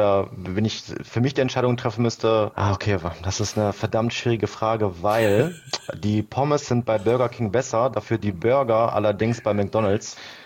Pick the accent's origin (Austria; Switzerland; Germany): Germany; Duisburg, North Rhine-Westphalia; ich bin in Duisburg aufgewachsen, war aber dieser typische Bayern-Fan